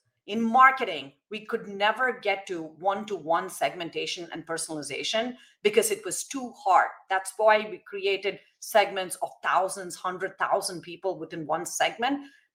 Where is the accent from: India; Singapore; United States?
India; I'm Indian. I take spice, but not that much.